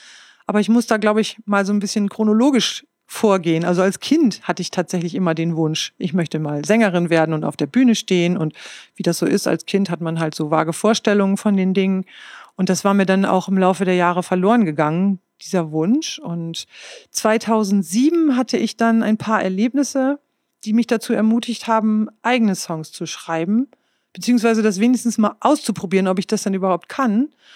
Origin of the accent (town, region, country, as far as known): Northern Germany, Germany; accent: Low German; first language German/Low German